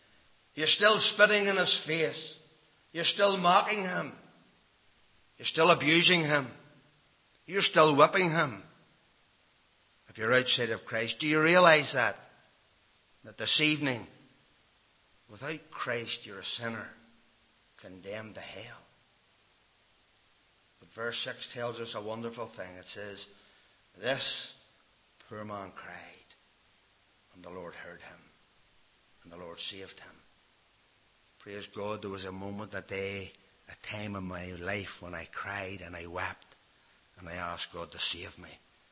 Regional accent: Ballynahinch, Northern Ireland, United Kingdom; born there; See, I was born in Ballinahinch.

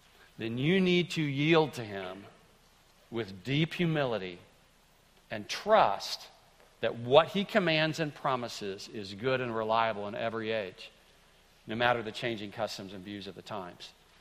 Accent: Greenville, United States; certainly like in the days that I grew up in Greenville, eating something that had purple suction cups on it is an abomination.

